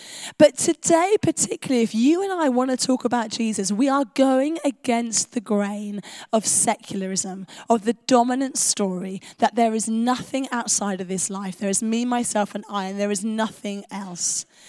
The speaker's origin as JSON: {"language": "English", "region": "London", "country": "United Kingdom", "lives_now": "England", "said": "I am a southerner, I'm a Londoner, I've been in the north for 3 months."}